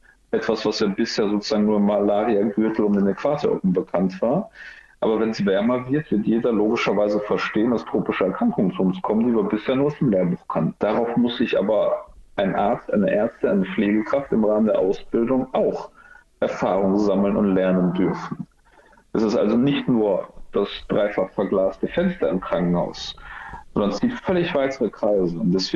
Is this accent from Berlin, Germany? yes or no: no; Mülheim an der Ruhr, North Rhine-Westphalia, Germany; Meine persönlichen Ziele liegen aber auch ganz klar in Mülheim an der Ruhr. Ich will für die Menschen in meiner Heimatstadt das Beste rausholen.